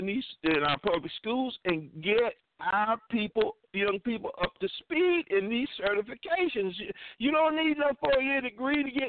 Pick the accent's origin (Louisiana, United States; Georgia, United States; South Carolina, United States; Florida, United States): South Carolina, United States; I hail from South Carolina. And my grandmother used to pick 400 pounds of cotton.